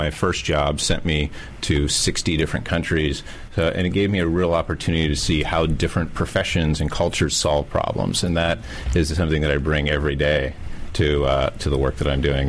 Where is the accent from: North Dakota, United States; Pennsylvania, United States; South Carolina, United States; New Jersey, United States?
Pennsylvania, United States; St. Mary's; I'm from St. Mary's, Pennsylvania.